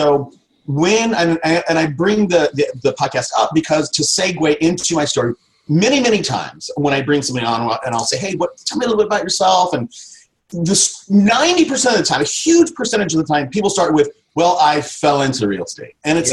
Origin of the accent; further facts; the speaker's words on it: Fresno, California, United States; I grew up in Fresno. You know how hot it is in Fresno in the summertime? Like 110 degrees.